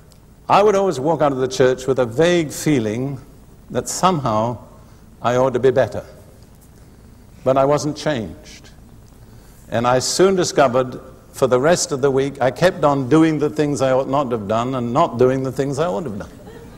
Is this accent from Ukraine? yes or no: no; United Kingdom; You see, I grew up in the Anglican Church in Britain, and I thank God for much that's good in the Anglican Church